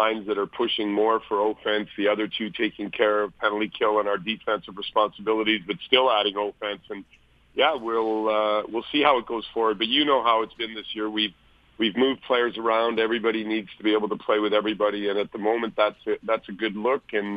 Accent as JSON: {"language": "English", "country": "Switzerland", "second_language": "English", "said": "I experienced it through my home country, Switzerland"}